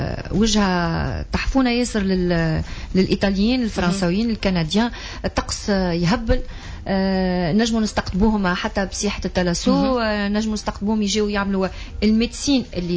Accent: Tunisia; انا اول تونسيه بدلت لون عينيها

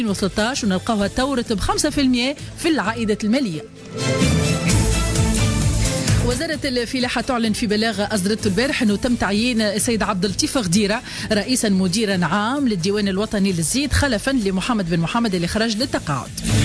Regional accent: Tunisia; accent: Tunisian; رقائق البطاطا شيبس بلهجتنا التونسية

